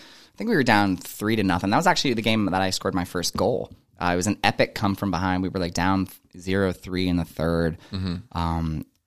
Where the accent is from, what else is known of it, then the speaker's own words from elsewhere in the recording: Connecticut, United States; So again, I'm from Connecticut.